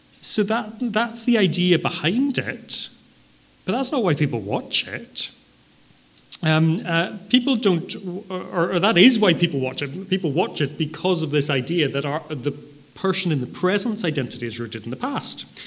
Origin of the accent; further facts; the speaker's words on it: Northern Ireland, United Kingdom; also born or lived in United States; When I was young and I lived in America, this always happened because people would find out I was from Northern Ireland.